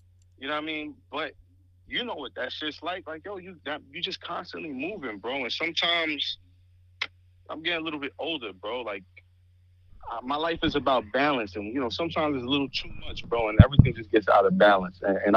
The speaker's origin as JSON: {"language": "English", "town": "Bronx", "region": "New York", "country": "United States", "tie": "born or raised there", "said": "Yes, I'm Spanish, but I'm also from the Bronx, but I'm from the area that they basically call Little Jamaica. So, I basically grew up around, like, Jamaicans, Haitians, Puerto Ricans"}